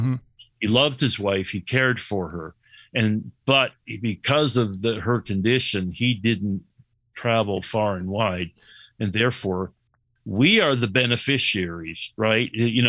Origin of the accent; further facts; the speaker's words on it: Oneida, New York, United States; born there; I was born in Oneida, New York, and one of the well-known perfectionist movements is the Oneida community.